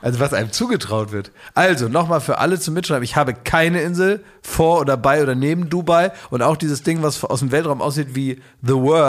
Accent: Berlin, Germany; Die Berliner, ich komme aus Kreuzberg, du.

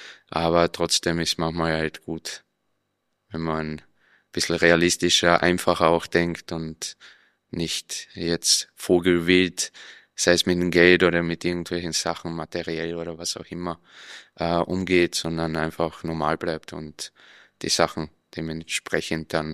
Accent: Carinthia, Austria; aufgewachsen bin ich in Kärnten. Wir sind ja damals geflüchtet aus dem Krieg, da war ich 4 Jahre alt. Und dann waren wir in Kärnten, Flüchtlingslager

